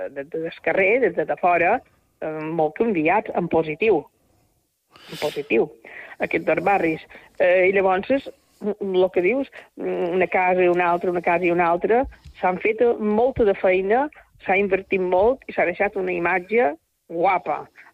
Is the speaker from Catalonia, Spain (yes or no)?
no; Porreres, Balearic Islands, Spain; agraïdíssima en el meu poble, agraïdíssima en el meu poble. A part, també, dels guardons que tinc a nivell general de Mallorca. Però no som ciutadana.